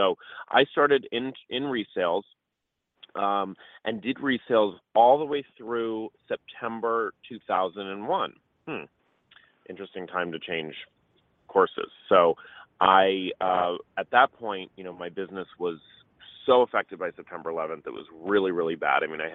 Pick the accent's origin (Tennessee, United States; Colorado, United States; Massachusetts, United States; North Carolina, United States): Massachusetts, United States; Boston; moved away as an adult; also born or lived in Los Angeles; now in New York, United States; In 1996, I was in college in Los Angeles, and I am from Boston originally. Moved to LA to do college.